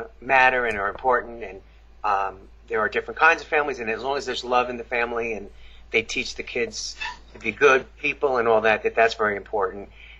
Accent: Long Island, New York, United States; I grew up in Long Island, New York, so parts are conservative and parts aren't

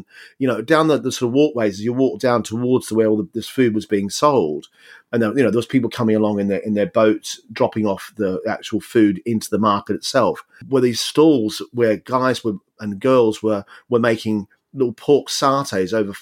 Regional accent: Australia; And for me, I came from Australia where anything goes, you know

